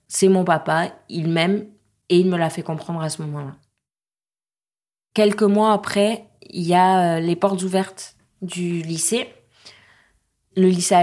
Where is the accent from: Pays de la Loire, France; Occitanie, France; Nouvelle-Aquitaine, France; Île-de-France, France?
Nouvelle-Aquitaine, France; Pau; J'ai grandi à Pau avec mon papa, ma maman. J'étais fille unique jusqu'à mes 9 ans.